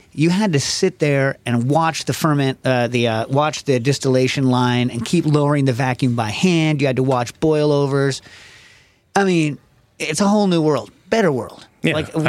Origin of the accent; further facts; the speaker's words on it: United States; I'm such an American. You know what I mean? I want stuff in my face all the time.